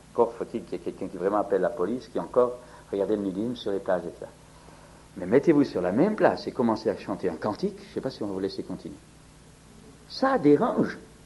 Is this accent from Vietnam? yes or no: no; France; Chez nous en France